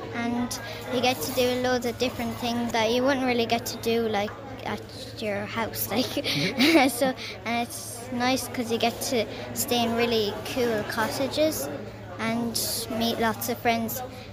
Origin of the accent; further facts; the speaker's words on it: Holy Cross, Munster, Ireland; I'm from Tipperary.